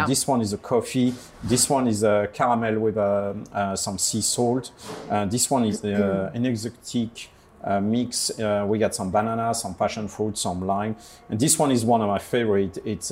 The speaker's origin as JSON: {"language": "English", "town": "Paris", "region": "Île-de-France", "country": "France", "said": "I'm from Paris, actually."}